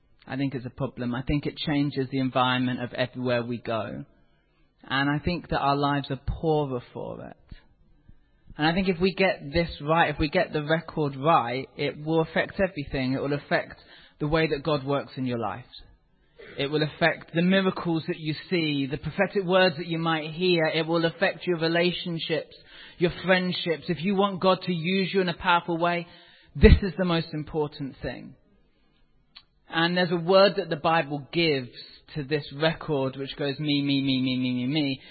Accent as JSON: {"language": "English", "region": "South West England", "country": "United Kingdom", "tie": "born there", "moved": "yes", "said": "I'm obviously not from here originally. I was born down in Cornwall"}